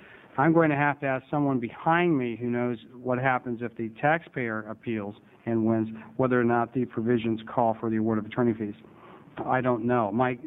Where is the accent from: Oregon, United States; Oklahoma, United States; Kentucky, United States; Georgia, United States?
Oregon, United States; Salem; from Salem.